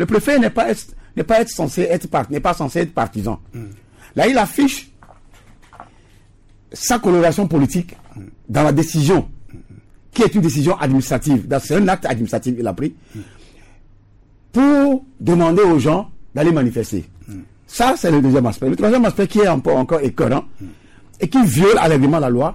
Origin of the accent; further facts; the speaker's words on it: Togo; Donc, ce qui suppose que la loi, chez nous, en République togolaise, est faite pour les autres.